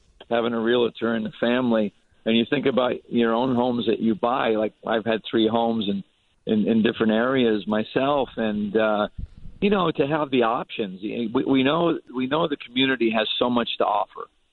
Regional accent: Connecticut, United States; He'd always come say hello, you know, knowing I was from Connecticut.

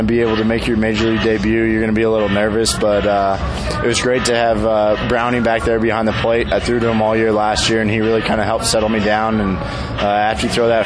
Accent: Denver, Colorado, United States; Well, I'm originally from Denver, so being able to make my debut at Coors Field was really special.

